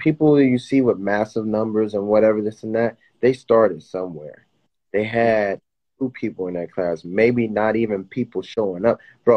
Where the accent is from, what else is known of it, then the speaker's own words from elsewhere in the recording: Miami, Florida, United States; So I grew up in the Miami Bass area, like old school, early 90s, late 80s vibe.